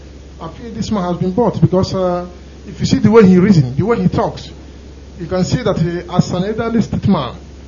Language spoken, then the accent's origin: English; Imo, Nigeria; I hail from Amere, in Europe East, local government area, Imo State.